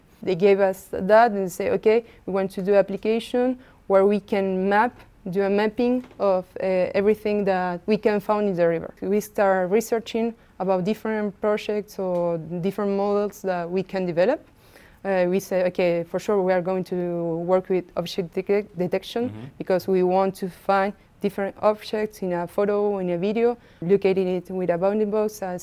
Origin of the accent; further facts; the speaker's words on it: Argentina; English is a second language; moved away as an adult; now in Paris, France; I came from Argentina. I came here to Paris to do studies and master degree in social science adaptation to climate change.